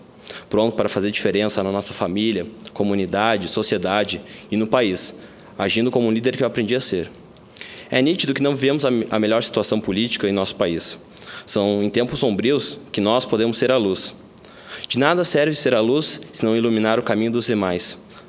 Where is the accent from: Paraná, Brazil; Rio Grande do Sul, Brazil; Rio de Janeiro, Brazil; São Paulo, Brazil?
Rio Grande do Sul, Brazil; Porto Alegre; Eu iniciei na Ordem Molay em outubro de 2009, com apenas 14 anos, em Porto Alegre, Rio Grande do Sul, lugar onde eu nasci e fui criado